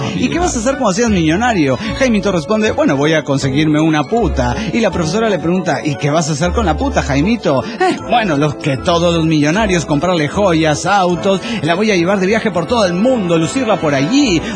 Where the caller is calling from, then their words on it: Mexicali, Baja California, Mexico; Soy el escarabajo de Mexicali.